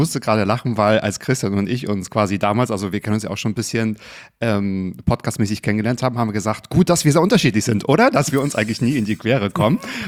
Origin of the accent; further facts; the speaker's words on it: Northern Germany, Germany; Ich komme auch aus dem Norden